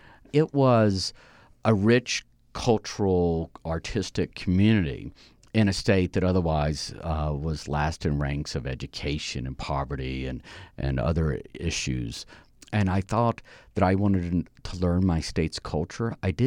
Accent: Mississippi, United States; So, for example, I'm from Mississippi. I graduated in a class of 29 people.

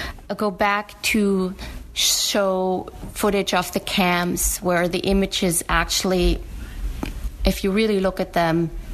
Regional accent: Germany; Like, even for me growing up in Germany in the 70s

